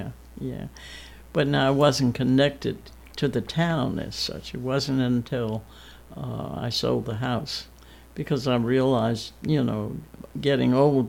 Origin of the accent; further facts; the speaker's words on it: Clinton, Maryland, United States; also born or lived in Washington, D.C.; I was born in Washington, D.C., and spent my early days in Clinton, Maryland, where my father had retired.